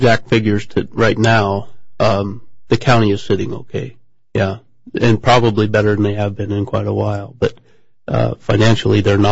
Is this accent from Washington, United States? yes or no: yes; Brewster, Washington, United States; I was born in Brewster, Washington.